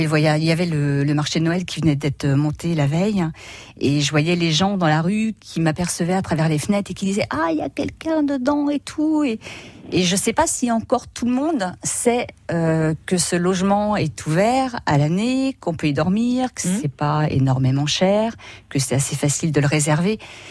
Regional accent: Nantes, Pays de la Loire, France; born there; Je suis nantaise, j'habite pas à Nantes, mais je suis nantaise de naissance.

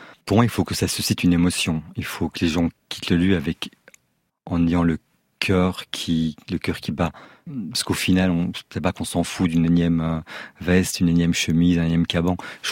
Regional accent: Belgium; born there; Je suis né en Belgique, vraiment dans une famille tout à fait normale.

